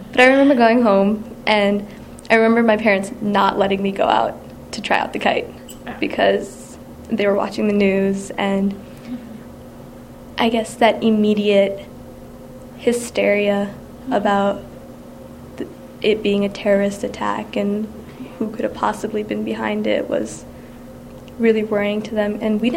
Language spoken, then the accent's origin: English; Minnesota, United States; also born or lived in Texas; I've been in Minnesota most of my life, actually, but I was born in Texas. We moved because we'd heard that they were starting up an Islamic school near the Twin Cities